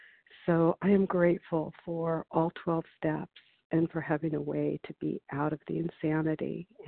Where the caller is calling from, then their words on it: Lincoln, Nebraska, United States; I'm calling from Nebraska, Lincoln, Nebraska, but I'm listed in New York. This is a temporary place right now.